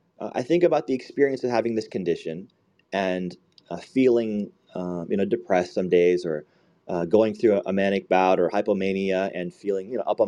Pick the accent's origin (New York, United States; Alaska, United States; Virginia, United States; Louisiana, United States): Virginia, United States; So I grew up in the Dulles Corridor, which we like to fancy the Silicon Valley of the East Coast.